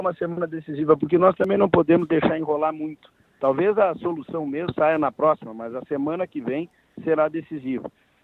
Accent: Brazil; quem vai resolver os problemas do Brasil somos nós, brasileiros, todos unidos.

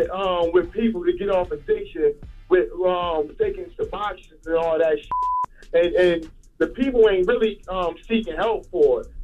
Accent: Newark, New Jersey, United States; I always listen to y'all, bro. I'm from Newark, New Jersey.

